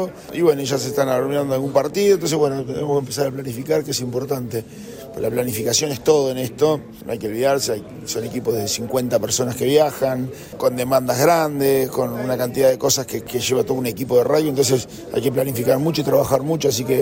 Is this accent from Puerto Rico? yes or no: no; Uruguay; now in Chile; Como entrenador o como jugador uruguayo, veíamos que Chile tenía una cantidad de potencial